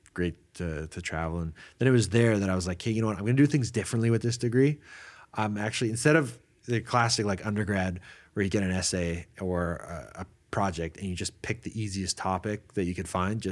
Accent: Calgary, Alberta, Canada; now in Sweden; I'm from Calgary and I'm here living in Sweden. Yeah, I'm very proud of Calgary.

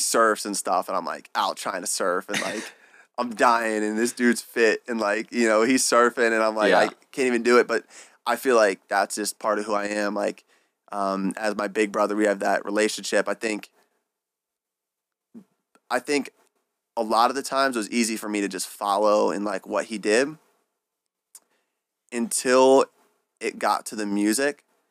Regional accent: Pennsylvania, United States; also born or lived in Virginia; I grew up in Pennsylvania, went to school at Virginia Tech, and then after ended up back in Virginia. Kind of went from small town to small town, now big city

